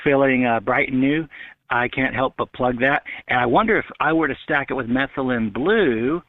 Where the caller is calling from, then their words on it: California, United States; Hey, Robin. … from California. Long time.